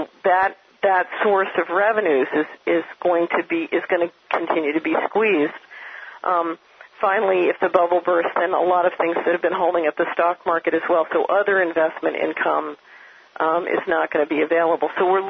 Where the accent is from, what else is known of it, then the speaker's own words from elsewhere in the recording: Hickory Valley, Tennessee, United States; I'm up in Montana tonight talking from Montana, and it's the same here as in my hometown of Hickory Valley, Tennessee